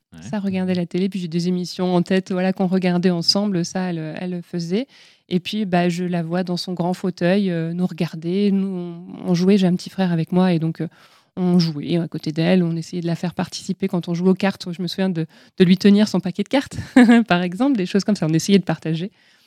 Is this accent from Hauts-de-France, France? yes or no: yes; Lille, Hauts-de-France, France; born there; je suis née à Lille